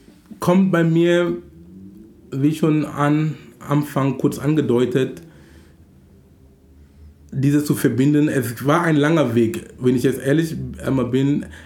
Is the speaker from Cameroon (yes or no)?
yes; Cameroon; German is a second language; now in Hamburg, Germany; ob es jetzt in Hamburg sind, wo wir jetzt sind, oder in Kamerun, wo ich herkomme